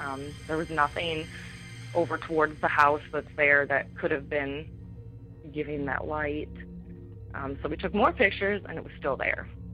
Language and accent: English; Illinois, United States; I'm from Illinois.